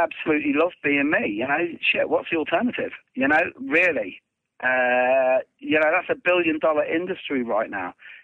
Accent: Ireland; You know, I'm Irish and I'm Catholic.

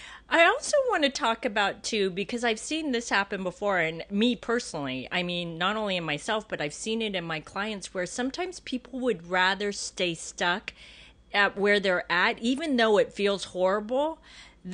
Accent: United States; born there; And I'm Japanese. I was born in the United States, but I'm Japanese.

